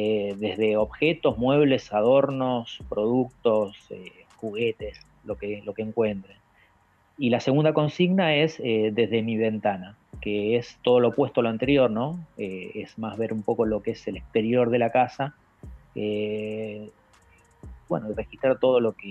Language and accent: Spanish; Puan, Buenos Aires Province, Argentina; born there; de Puan, que es el lugar donde yo nací